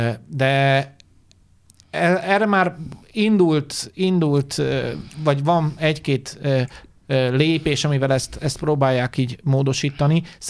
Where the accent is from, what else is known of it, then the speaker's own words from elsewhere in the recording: Hungary; Magyarok vagyunk.